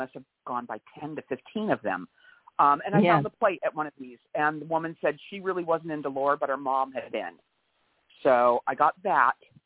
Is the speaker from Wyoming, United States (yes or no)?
no; California, United States; Oh, you know, here I am from California coming back out there